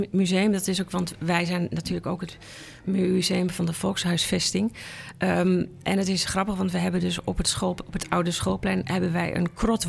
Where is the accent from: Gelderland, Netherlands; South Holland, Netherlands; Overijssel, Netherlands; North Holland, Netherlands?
Overijssel, Netherlands; Enschede; Nou, ik kom uit Enschede en daar ben ik opgegroeid in een woning uit... Dat was een sociale huurwoning en dat was gewoon een blok.